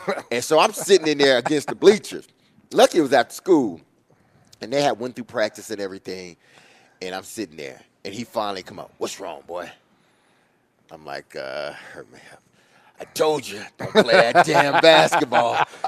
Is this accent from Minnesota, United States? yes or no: no; Detroit, Michigan, United States; So basketball growing up in Detroit, man, it was the end all be all.